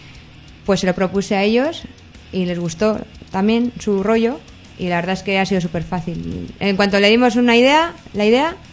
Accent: Ermua, Basque Country, Spain; Como decía un amigo mío de Manu, de mi pueblo de Ermua.

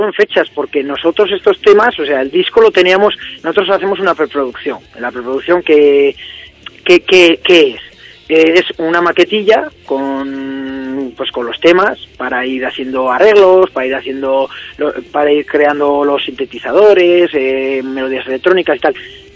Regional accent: La Rioja, Spain; somos de la misma tierra, somos riojanos.

